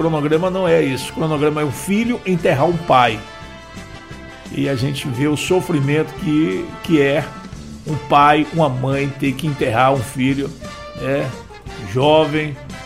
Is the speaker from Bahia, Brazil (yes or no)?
yes; Sambaituba, Bahia, Brazil; Olha, bom dia, sou de Sambaituba.